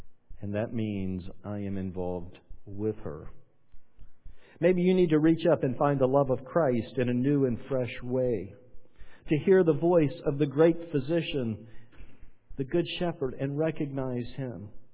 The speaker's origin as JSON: {"language": "English", "region": "the South", "country": "United States", "tie": "born or raised there", "said": "But I grew up in the South, where it was normal and expected that you went to church on Sunday."}